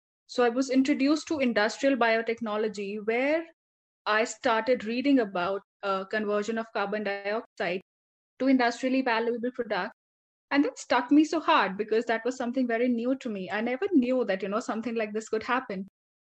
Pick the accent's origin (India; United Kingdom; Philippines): India; Himachal Pradesh; because I'm from Himachal Pradesh. That's my hometown.